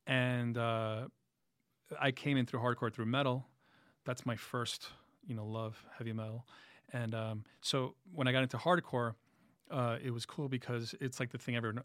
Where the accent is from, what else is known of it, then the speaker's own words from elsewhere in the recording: Queens, New York, United States; Queens and Brooklyn, we're obnoxious because we always tell you within a few minutes of meeting you, like, I'm from Queens.